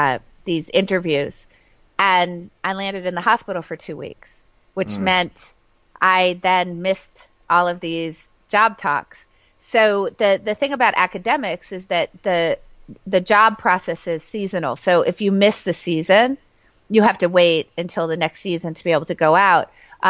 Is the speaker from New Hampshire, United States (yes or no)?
yes; New Hampshire, United States; growing up in New Hampshire, which is where I grew up, I didn't even know that this was something you could do for a living.